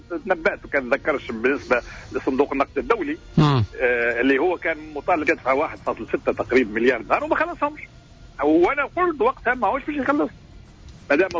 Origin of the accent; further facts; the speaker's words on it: Tunisia; أنا شخصيا كتونسي